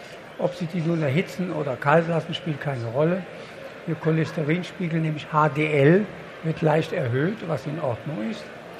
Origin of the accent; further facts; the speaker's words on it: Bavaria, Germany; Ich komme aus Unterfranken, das ist eine Weingegend.